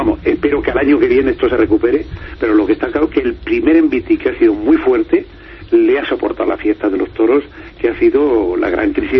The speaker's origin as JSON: {"language": "Spanish", "town": "Ávila", "region": "Castile and León", "country": "Spain", "said": "como decimos vulgarmente por mi tierra de Ávila, ni chicha ni limoná"}